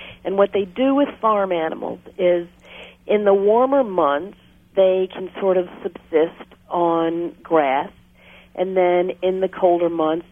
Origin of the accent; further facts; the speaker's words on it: Virginia, United States; I was a farm girl in Virginia. You might hear it in my accent. I grew up on a horse farm, a thoroughbred horse farm